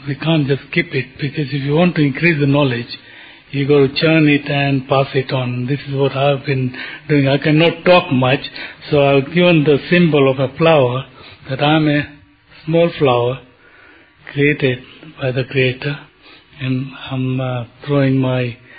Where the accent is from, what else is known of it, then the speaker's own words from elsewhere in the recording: Wembley, London, United Kingdom; from Wembley, London.